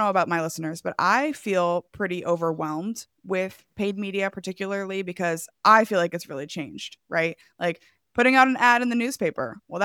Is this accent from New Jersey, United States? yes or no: no; Iowa, United States; I'm from Iowa, so I love the if you build it, they will come kind of mindset